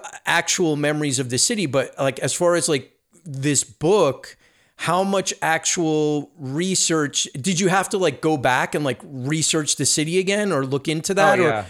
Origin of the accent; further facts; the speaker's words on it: New Jersey, United States; I grew up in Jersey right across the bridge. And people in New Jersey had this inherent fear of like don't go into the city.